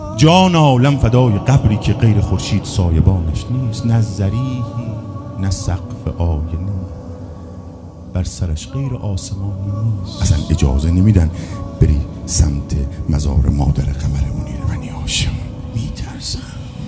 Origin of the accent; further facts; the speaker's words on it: Mashhad, Razavi Khorasan, Iran; گفتم من از مشهد اومدم مدینه، تو رو خدا از مشهد خودم دلش میترک.